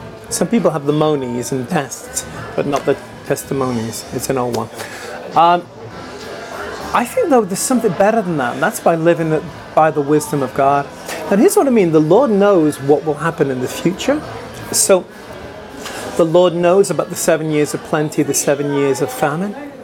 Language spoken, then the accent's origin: English; United Kingdom; now in United States; So literally I left the UK 30 years ago. I've never once lived in the UK for the last 30 years. And yet I'm British, I know I am. I'm American, but I'm an Anglo-American.